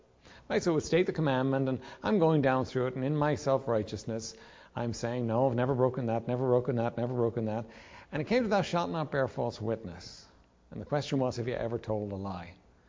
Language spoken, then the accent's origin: English; Ireland; I was raised in Ireland, obviously, born, raised Roman Catholic